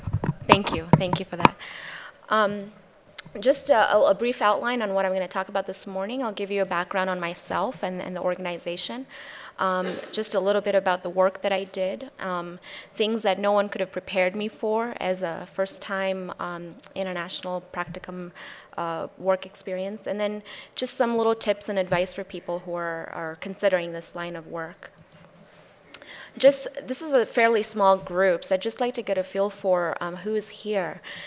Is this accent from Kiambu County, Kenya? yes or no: no; Mombasa, Mombasa County, Kenya; moved away as an adult; now in United States; I grew up in Mombasa, Kenya. I'd spent some time living there, and I moved to the U.S. as an adult.